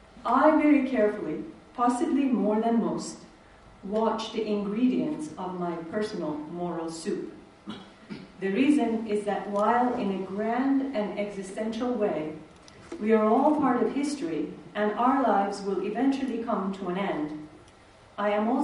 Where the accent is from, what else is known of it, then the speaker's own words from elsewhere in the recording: United States; given that I come from America, and my president is not a polite man